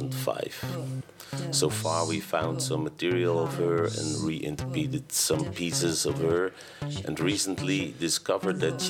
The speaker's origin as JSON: {"language": "English", "town": "Rotterdam", "region": "South Holland", "country": "Netherlands", "tie": "born or raised there", "second_language": "English", "said": "investigating unknown and or forgotten composers from our hometown, Rotterdam, in Holland."}